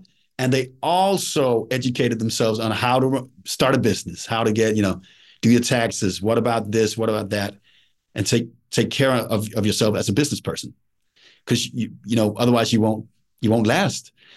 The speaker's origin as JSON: {"language": "English", "country": "Denmark", "first_language": "Danish", "second_language": "English", "said": "So for me, going back to my mother tongue, you know, writing in Danish, and Denmark is a small country. We only have like 6 million people here."}